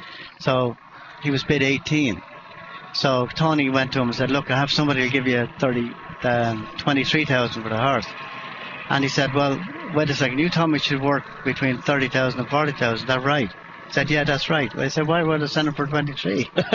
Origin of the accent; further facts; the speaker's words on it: Ireland; because we're all Irish, man.